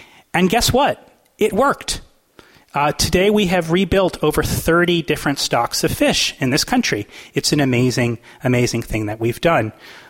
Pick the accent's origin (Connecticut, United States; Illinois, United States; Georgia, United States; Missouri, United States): Connecticut, United States; So this is my home state of Connecticut. I can say this because I'm from Connecticut